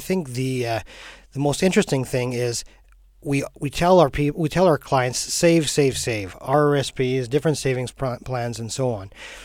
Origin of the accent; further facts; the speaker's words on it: St. Boniface, Manitoba, Canada; also born or lived in St. Jean Baptiste; But grew up mostly in St. Boniface, went to a French school and graduated way back now.